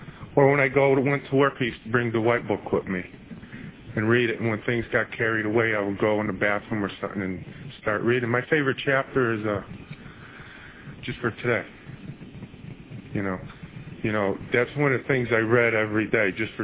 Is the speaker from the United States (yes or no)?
yes; Connecticut, United States; I come from Connecticut